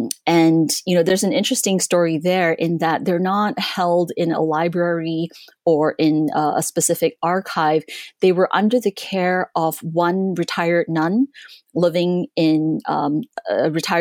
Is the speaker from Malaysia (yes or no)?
yes; Malaysia; moved away as an adult; also born or lived in Singapore; now in United States; I grew up in Southeast Asia, and I went to school in Malaysia and Singapore before I came to the States for college. So in Malaysia, I attended a Chinese school, and in Singapore, I attended an English language school.